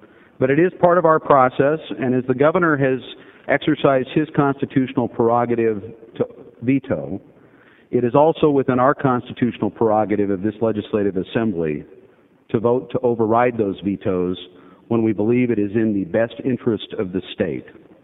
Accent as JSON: {"language": "English", "town": "Bend", "region": "Oregon", "country": "United States", "tie": "born or raised there", "said": "I was born and raised in Bend, and we didn't have a lot of money."}